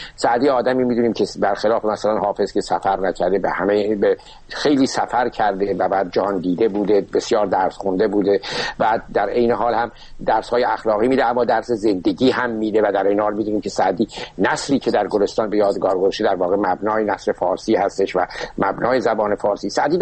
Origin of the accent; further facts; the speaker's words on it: Shiraz, Fars, Iran; من کودکیم در اون باغ گذشته است. باغ دلگشا یک باغ تاریخی است در شیراز